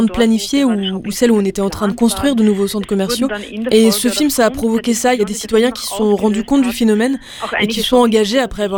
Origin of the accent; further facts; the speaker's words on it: Austria; ça s'est pas seulement passé dans ma ville natale, je l'avais observé aussi dans d'autres villes en Autriche